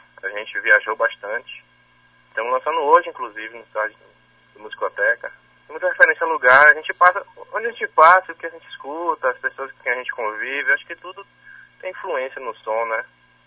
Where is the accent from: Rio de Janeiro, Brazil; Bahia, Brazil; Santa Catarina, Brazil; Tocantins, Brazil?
Bahia, Brazil; Salvador; Nós somos de Salvador.